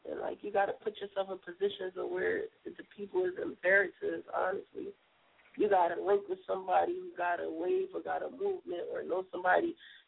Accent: Philadelphia, Pennsylvania, United States; So I support it because I'm from Philly

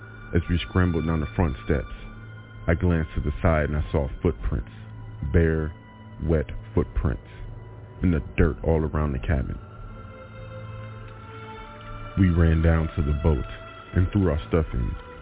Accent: Seattle, Washington, United States; I was living in Portland, but I'm from Seattle, and I'll be going home very soon.

